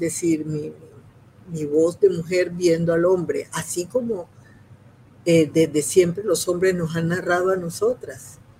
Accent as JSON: {"language": "Spanish", "town": "Majagual", "region": "Sucre", "country": "Colombia", "tie": "born or raised there", "said": "Era yo muy joven en mi pueblo, en Majagual, en un pueblo apartado de Sucre, de La Mojana, que en estos momentos está inundado."}